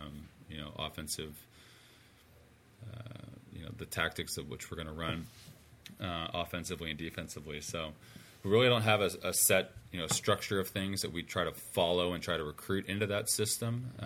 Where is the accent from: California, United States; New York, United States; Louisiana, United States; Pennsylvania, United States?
California, United States; Santa Cruz; also born or lived in Santa Barbara; I mean, I grew up and I was born and raised in Santa Cruz